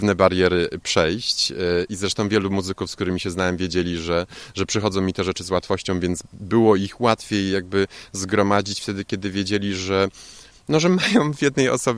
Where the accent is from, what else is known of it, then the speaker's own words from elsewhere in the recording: Zielona Góra, Lubusz Voivodeship, Poland; z Zielonej Góry, skąd jestem, gdzie nadal jestem zameldowany.